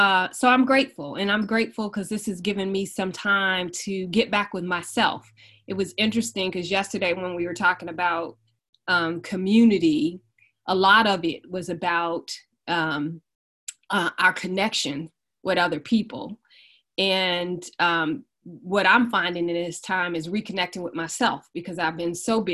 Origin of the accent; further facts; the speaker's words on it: Detroit, Michigan, United States; So I am from Detroit. Detroit is home.